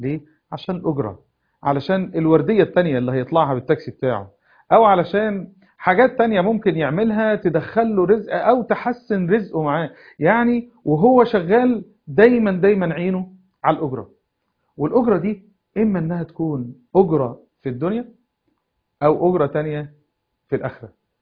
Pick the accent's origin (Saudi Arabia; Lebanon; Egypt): Egypt; بلدنا مصر